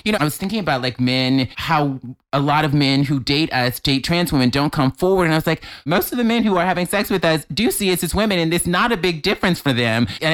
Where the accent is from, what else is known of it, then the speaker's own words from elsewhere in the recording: Mobile, Alabama, United States; I'm from Mobile, Alabama.